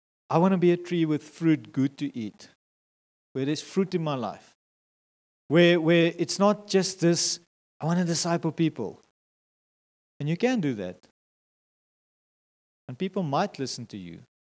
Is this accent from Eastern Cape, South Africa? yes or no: yes; Eastern Cape, South Africa; I grew up in the Eastern Cape. I know nothing about the Free State. I don't know Bloemfontein.